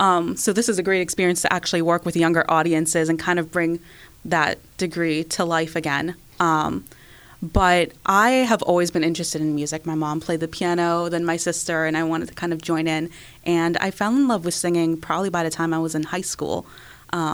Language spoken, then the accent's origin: English; Pittsburgh, Pennsylvania, United States; I actually grew up in Pittsburgh since I was 4 years old, so almost born and raised here.